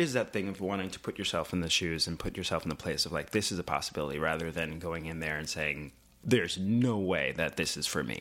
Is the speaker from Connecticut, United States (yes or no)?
no; New York, United States; I grew up in Long Island.